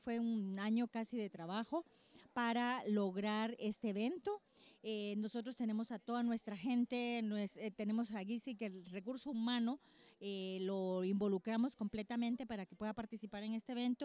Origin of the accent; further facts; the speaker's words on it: Guatemala; yo creo que mi mensaje como guatemalteca